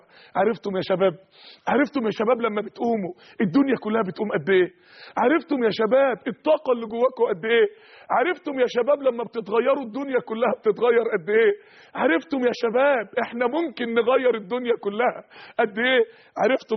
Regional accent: Egypt; بلدنا صحراء يا جماعة، 94% من مصر صحراء يا إخواني

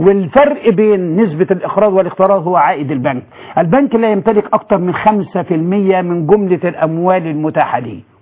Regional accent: Egypt; دي بدأت هذه الفكرة في بداية السبعينات عندنا في مصر، ومنها انتشرت في العالم الإسلامي

